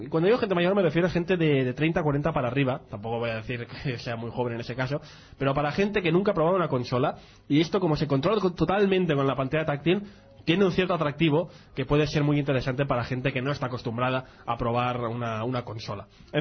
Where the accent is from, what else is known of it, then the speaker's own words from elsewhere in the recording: Catalonia, Spain; que soy catalán, además soy de aquí